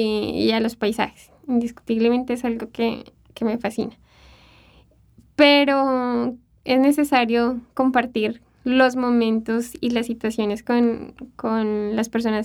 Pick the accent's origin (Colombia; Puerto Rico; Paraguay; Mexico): Colombia; Úmbita, Boyacá; born there; Yo nací en Boyacá, Úmbita, un pueblo muy chiquito, pero con gente muy amable.